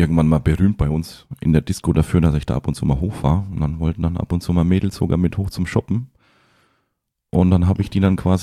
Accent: Schweinfurt, Bavaria, Germany; now in Berlin, Germany; Ja, ich bin gebürtiger Schweinfurter und habe mich dann quasi in der Ausbildung in die Stadt verknallt

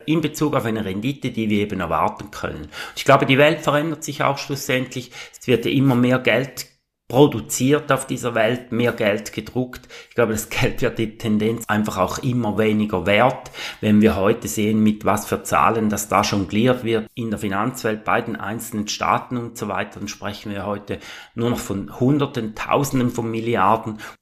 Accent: Switzerland

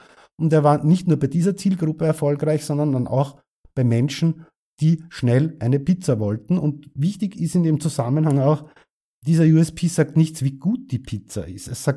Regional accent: Klosterneuburg, Lower Austria, Austria; Ein Orthopäde zum Beispiel in Klosterneuburg, meiner Heimatstadt

